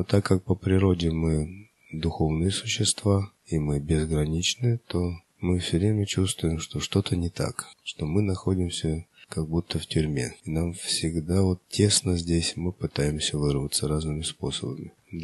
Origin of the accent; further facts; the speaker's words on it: Moscow Oblast, Russia; родом я из России, Московской области.